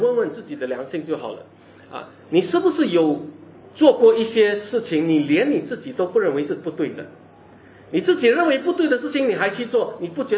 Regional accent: China; 这个是违背我们中国人的孝道，对不对？

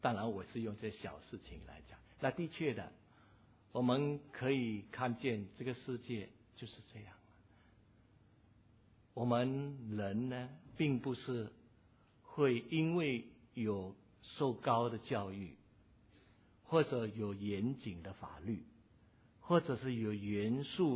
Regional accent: Singapore; 那我们新加坡人喜欢用这个 tissue 啊，这个纸巾

